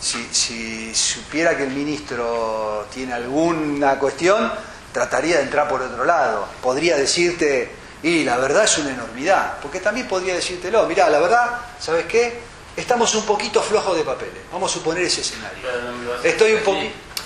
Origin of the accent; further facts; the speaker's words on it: Argentina; Entonces, ¿vos vas a tirar a la basura como argentino todo eso?